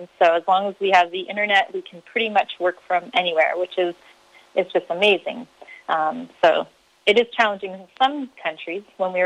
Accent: Canada; moved away; we're originally from Canada.

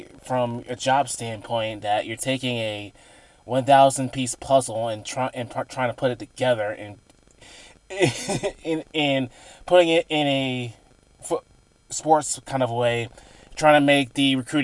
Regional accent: Georgia, United States; So I'm originally from Georgia, right?

